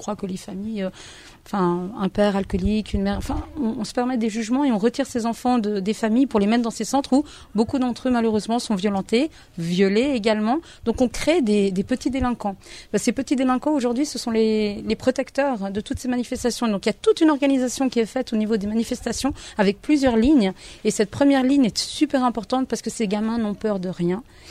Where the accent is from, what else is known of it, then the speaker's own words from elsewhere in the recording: Concepción, Biobío, Chile; où moi je viens de Concepción, donc je suis super fière de ma région